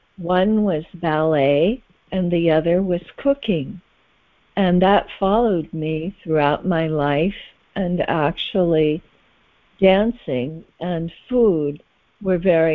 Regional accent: Oregon, United States; born there; I was born in Oregon in the United States in an area of timber and great beauty, and it is the part of the United States now on the western seacoast

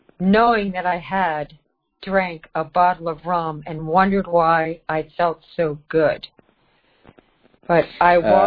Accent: New York City, New York, United States; I grew up in New York City and my mother was single, so she sent me to a beautiful boarding school

